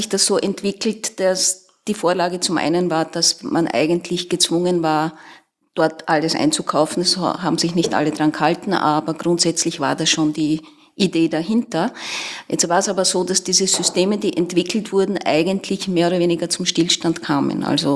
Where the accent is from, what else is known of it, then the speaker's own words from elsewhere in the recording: Austria; ich komme aus Österreich